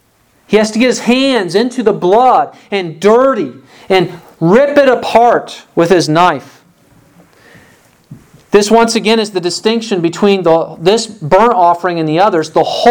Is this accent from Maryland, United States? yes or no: no; Chicago, Illinois, United States; When I grew up in Chicago, I went to the Pacific Garden Mission, which does outreach and has homes for the homeless.